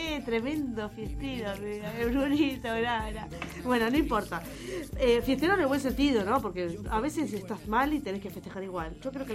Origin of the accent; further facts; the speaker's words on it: Salto, Uruguay; En Salto, por eso somos salteños.